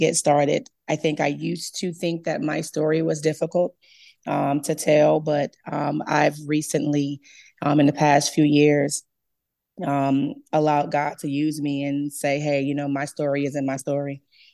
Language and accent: English; Augusta, Georgia, United States; also born or lived in North Charleston; I grew up in Augusta, Georgia slash North Charleston. So I like to jokingly call myself a salty peach.